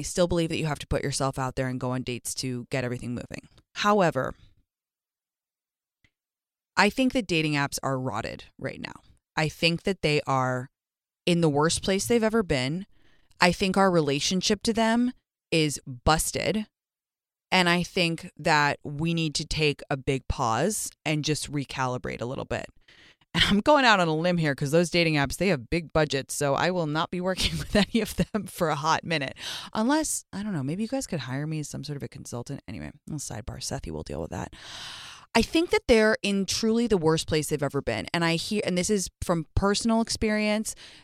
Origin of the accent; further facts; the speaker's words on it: London, United Kingdom; Growing up in London, we went a lot because you